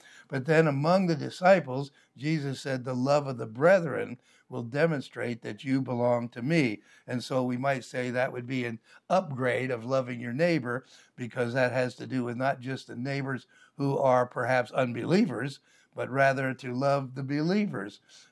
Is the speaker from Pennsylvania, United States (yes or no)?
yes; Pennsylvania, United States; Philadelphia, which, of course, is a city back in my home state of Pennsylvania.